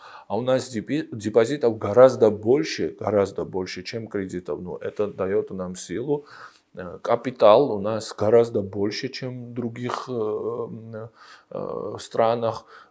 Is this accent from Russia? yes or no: no; Georgia; Да, вот, допустим, я сам из Грузии.